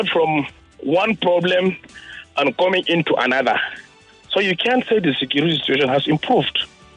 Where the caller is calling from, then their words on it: Maiduguri, Borno, Nigeria; I'm calling from Maiduguri.